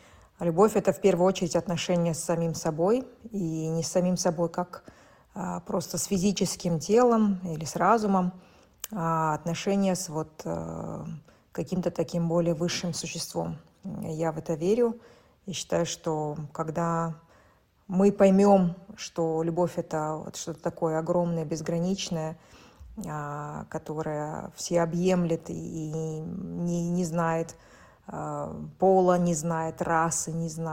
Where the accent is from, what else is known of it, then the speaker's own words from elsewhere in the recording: Kazakhstan; moved away as an adult; now in Switzerland; мне 40 лет, я казашка, и вот уже более 13 лет я живу в Швейцарии со своим мужем-испанцем